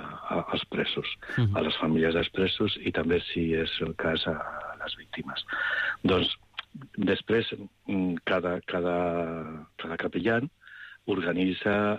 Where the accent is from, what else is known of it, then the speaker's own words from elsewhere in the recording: Aragon, Spain; al costat del meu poble, a Teruel, està un convent de mercedaris